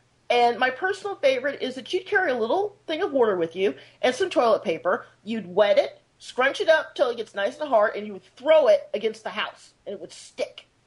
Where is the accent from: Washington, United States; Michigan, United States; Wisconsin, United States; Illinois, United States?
Illinois, United States; I'm from Illinois, and part of my family is Amish.